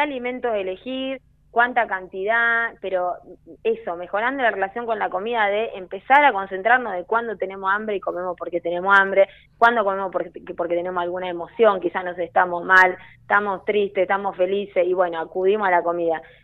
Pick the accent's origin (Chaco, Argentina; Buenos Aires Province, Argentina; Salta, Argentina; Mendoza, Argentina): Buenos Aires Province, Argentina; Chacabuco; Yo soy de Chacabuco, provincia de Buenos Aires, y es re pueblito